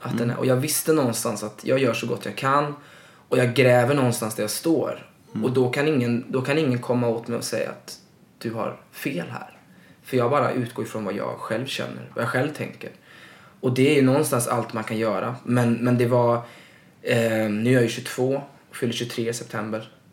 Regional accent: Stenungsund, Västra Götaland County, Sweden; jag kom ju från Stenungsund då, en mindre stad eller en tätort ska man väl säga

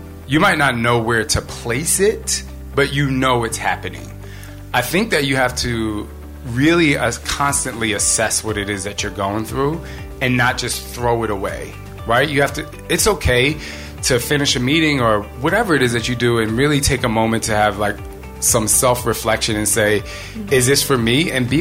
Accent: New Jersey, United States; I'm from Jersey.

